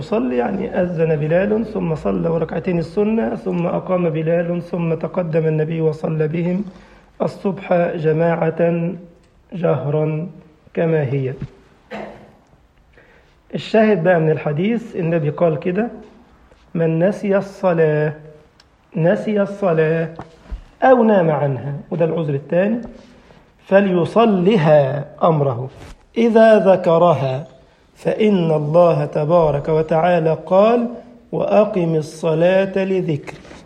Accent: Egypt; احنا عندنا في مصر اللغه الدارجه كده بننطق القاف الف

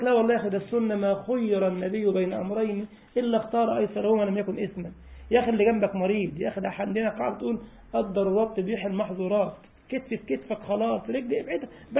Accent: Egypt; كان عندي اسبوع دعوه في منطقه اسمها الويلي عندنا في مصر

